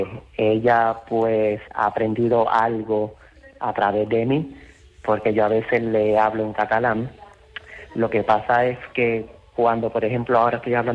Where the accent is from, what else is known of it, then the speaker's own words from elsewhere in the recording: Puerto Rico; born there; Pues yo nací en Puerto Rico porque mi madre emigró aquí en los años 60 con mis abuelos, los padres de ella y todos mis tíos. Entonces aquí mi madre conoció a mi padre y entonces pues se unieron y nací yo. Lo que pasa es que mi abuelo materno era de aquí de Puerto Rico